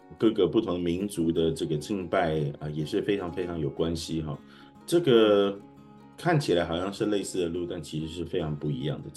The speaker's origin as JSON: {"language": "Chinese", "town": "Taipei", "country": "Taiwan", "tie": "born or raised there", "said": "我是在台北的聚会处长大的孩子"}